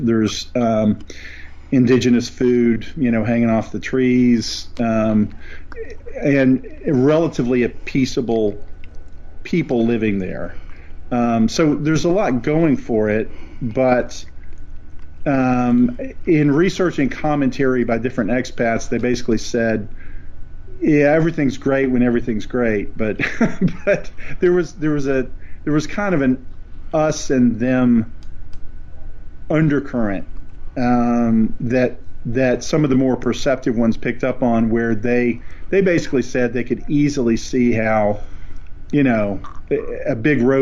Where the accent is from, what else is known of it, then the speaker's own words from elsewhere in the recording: Tennessee, United States; accent: mountain accent; when I go home, to where I grew up in East Tennessee, it feels comfortable. I know their accent, that sort of mountain accent